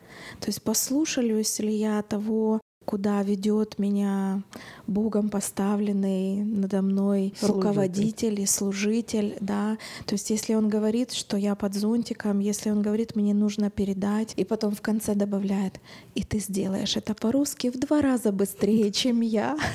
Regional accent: Rivne, Rivne Oblast, Ukraine; в городе Ровно. Это мой родной город. Я там родилась и выросла, и меня там все знают. Если я с 8 лет ходила в баптистскую церковь там

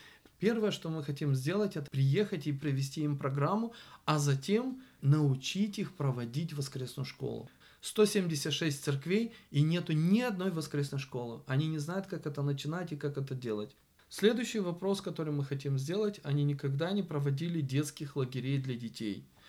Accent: Moldova; Мы с Молдавии знаем русский, молдавский язык

